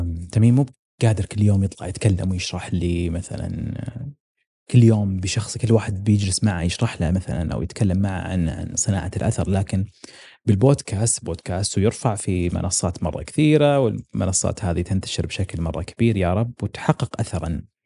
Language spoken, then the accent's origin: Arabic; Saudi Arabia; هي أعلى بائعة عندنا في السعودية كلها